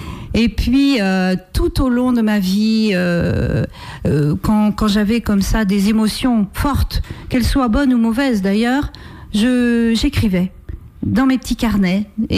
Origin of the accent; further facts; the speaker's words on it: Saint-Hilaire-de-Chaléons, Pays de la Loire, France; je viens de la région de la Barre de Mont. Donc, je suis issue de ce pays, pas très très loin, puisque je suis née à Saint-Hyacinthe-Chaléon, donc en Loire-Atlantique.